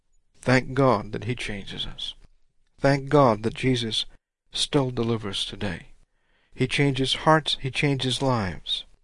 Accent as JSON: {"language": "English", "region": "Louisiana", "country": "United States", "said": "I'm from Louisiana, I'm a Cajun."}